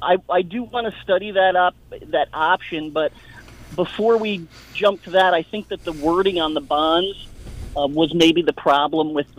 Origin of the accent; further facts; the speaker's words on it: New Jersey, United States; also born or lived in Seattle; now in Pima County, United States; I had actually had electoral experience in the past in my home state of New Jersey, where I relocated from to the first to Seattle and then most recently to Arizona and into Pima County.